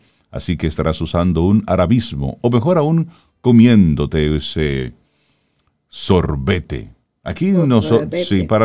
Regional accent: Salcedo, Hermanas Mirabal, Dominican Republic; now in Santo Domingo, Dominican Republic; Cuando yo vine de Salcedo, yo escuchaba mucho eso en balde, y yo, como aquí en la capital, Se usa mucho sí, la L, y yo venía con mi I del Cibao.

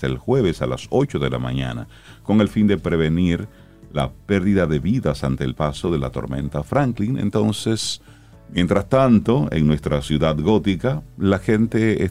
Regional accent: Santo Domingo Este, Santo Domingo, Dominican Republic; Villa Duarte, que es mi barrio. Yo me crié en Villa Duarte, Los Mameyes y toda esa zona.

